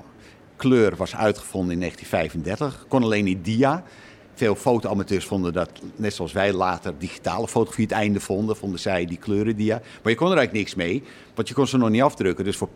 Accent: Amsterdam, North Holland, Netherlands; We zijn ook zelf Amsterdammer. Al woon ik er niet meer, moet ik eerlijk zeggen.

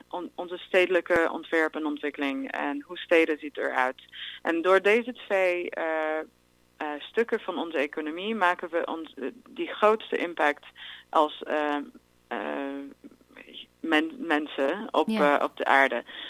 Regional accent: United States; Dutch is a second language; now in Netherlands; ik kom oorspronkelijk uit Amerika. Dus ja. Mijn Nederlands is niet perfect.

